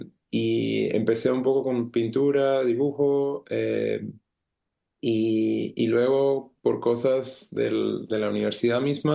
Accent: Bogotá, Colombia; moved away as an adult; also born or lived in Buenos Aires; now in Montreal, Canada; Yo soy de Bogotá, de Colombia. Llevo ya 8 años acá en Canadá, en Montreal.

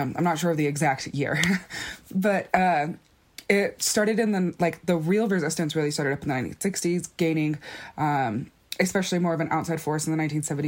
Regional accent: Black Mesa, Arizona, United States; and I'm from Black Mesa

